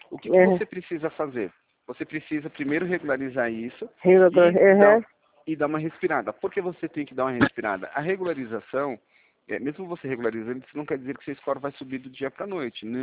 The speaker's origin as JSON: {"language": "Portuguese", "town": "Sorocaba", "region": "São Paulo", "country": "Brazil", "said": "Eu sou de Sorocaba"}